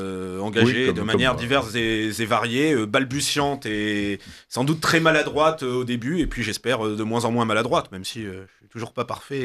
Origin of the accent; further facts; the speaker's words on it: Nice, Provence-Alpes-Côte d'Azur, France; je suis un Niçois, oui, réellement, parce que du côté de mon père, on est d'une vieille famille niçoise, et du côté de ma mère, ce qui est pas très original à Nice, ma mère est une rapatriée d'Algérie